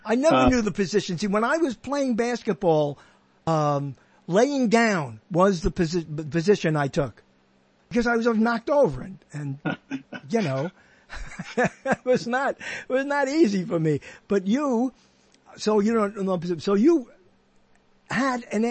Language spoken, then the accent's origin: English; New York, United States; I was forced to in junior high school in New York, where I grew up in New York.